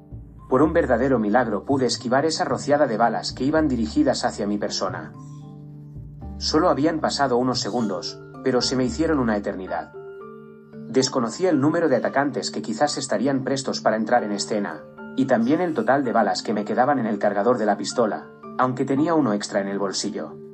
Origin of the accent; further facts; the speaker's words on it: Puerto Rico; me decepciona el ver que día a día mi pueblo se hunde en los abismos de una superficialidad que parece no tener fin, pregonada primero por las infames redes sociales y ratificadas por la ignorancia de muchos puertorriqueños que creen todo lo que ven.